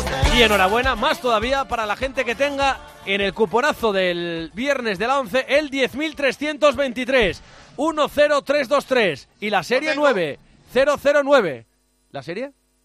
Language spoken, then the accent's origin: Spanish; Pola de Lena, Asturias, Spain; en la Vuelta a Asturias, con final en mi pueblo, en Pola de Lena